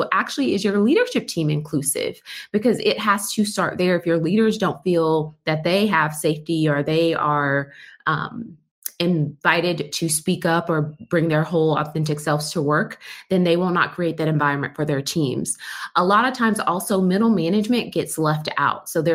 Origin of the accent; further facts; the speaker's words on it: Texas, United States; now in Las Vegas, United States; I'm located in Las Vegas, but I am a Texan.